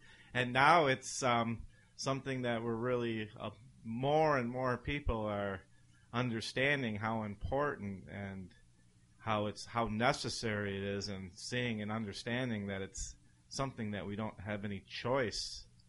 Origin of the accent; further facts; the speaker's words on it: Ohio, United States; You know, I have a niece, you know, I come from Ohio and we never, you know, at least the world that we grew up around wasn't a lot of talk about environmental type stuff or anything.